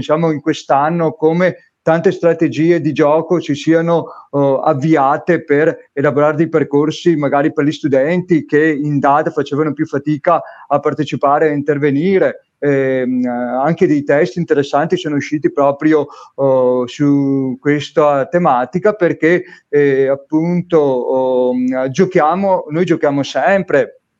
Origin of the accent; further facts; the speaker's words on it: Veneto, Italy; io sono del Veneto